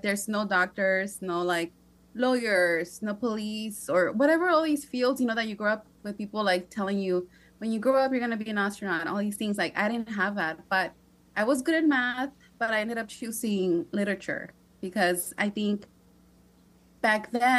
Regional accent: San Pedro, California, United States; also born or lived in Torrance; Because I remember when we lived in San Pedro, that was like our first apartment when I was born in Torrance, but we lived in San Pedro, right by the fish market. So for us, was like, you know, like, I grew up there, so I'm very proud of that.

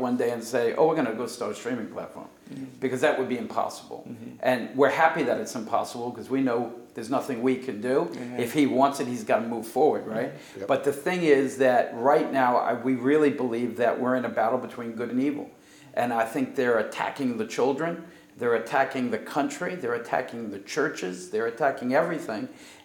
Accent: Brooklyn, New York, United States; And I grew up in Brooklyn, New York, moved to Jersey.

